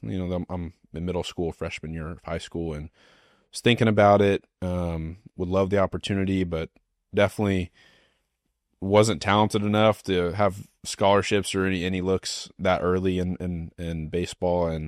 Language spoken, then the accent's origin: English; Aledo, Texas, United States; Yeah, born and raised in Aledo, Texas. Been there my entire life.